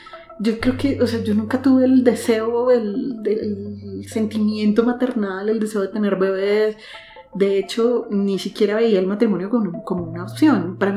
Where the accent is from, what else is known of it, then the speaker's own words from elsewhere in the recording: Bogotá, Colombia; Soy mujer urbana, bogotana.